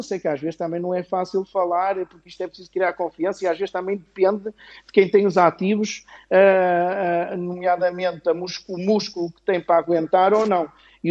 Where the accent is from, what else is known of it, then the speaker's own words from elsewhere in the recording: Porto, Norte, Portugal; Eu posso dizer, eu sou do Porto